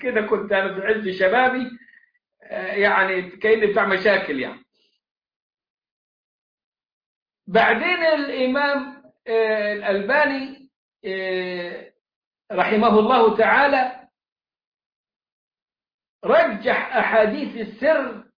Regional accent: Egypt; عندنا في مصر

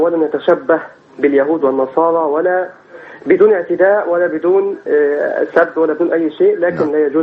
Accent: Mashtoul El Qadi, Sharqia Governorate, Egypt; من قرية مشتول القاضي مركز سقازيق.

